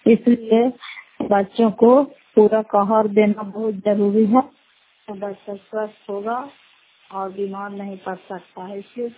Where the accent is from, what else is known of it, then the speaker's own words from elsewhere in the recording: Nalanda, Bihar, India; घर फतेहपुर, पंचायत मकरौता, जिला नालंदा, क्रास ससुराल ब्लॉक की निवासी हूँ।